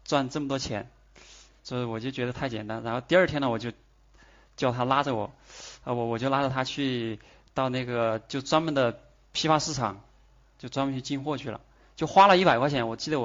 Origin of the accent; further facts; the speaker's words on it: Sichuan, China; accent: Sichuanese; 当时我们四川话说的就是